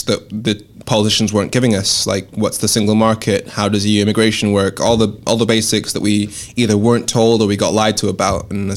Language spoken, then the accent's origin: English; Dundee, Scotland, United Kingdom; also born or lived in Darlington / Swansea / Birmingham; I refer to my accent as fucked up because I was born in Darlington, grew up in Dundee, Swansea, Birmingham. My parents are Nigerian